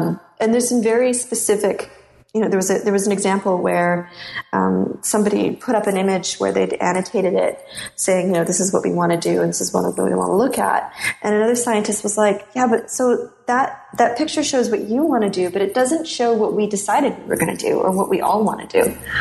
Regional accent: Canada; And as a Canadian, I found it really hard to follow.

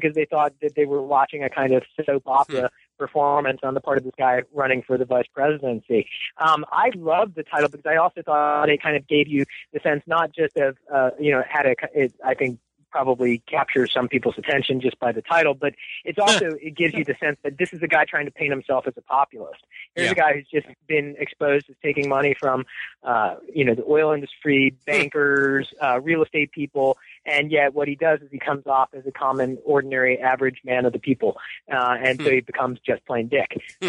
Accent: Washington, District of Columbia, United States; born there; I was born in the Washington, D.C. area in 1966.

